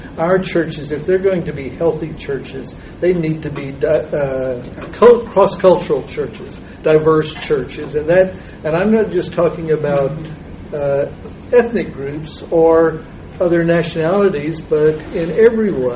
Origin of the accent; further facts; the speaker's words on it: Texas, United States; I was just thinking about when I was a boy growing up in Texas, I didn't know people who were other than me.